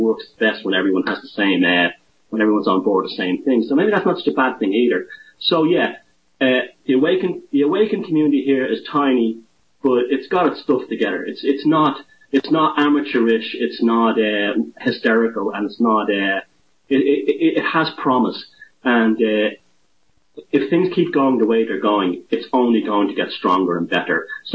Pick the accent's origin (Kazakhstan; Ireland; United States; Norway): Ireland; And there are, being Irish, there are factions within that too, unfortunately. You know, it's just the nature of our culture, whatever, you know.